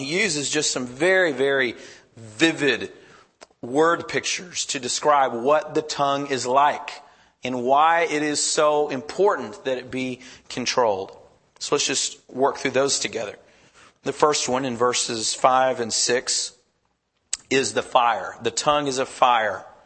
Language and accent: English; Texas, United States; It would have been what I grew up in Texas. And I remember well growing up, we lived on kind of a ranch and a farm.